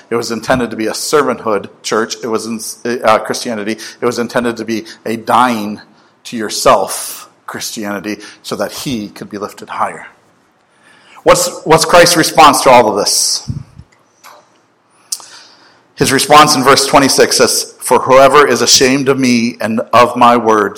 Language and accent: English; the South, United States; accent: southern; Y'all, I'm using y'all. My southern accent coming out.